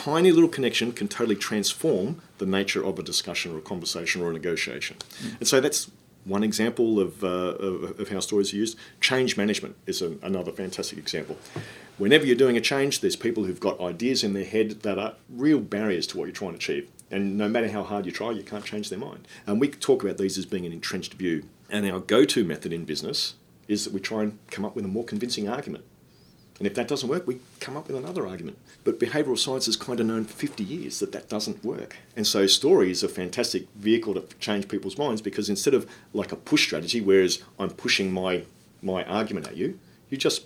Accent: Hobart, Tasmania, Australia; he met Mary, who's from my hometown of Hobart.

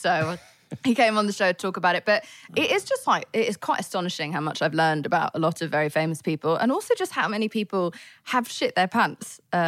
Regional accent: England, United Kingdom; I'm English

